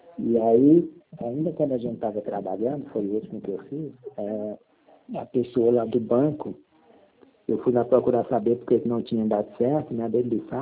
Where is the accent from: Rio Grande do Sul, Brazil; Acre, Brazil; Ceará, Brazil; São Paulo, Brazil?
Ceará, Brazil; born or raised there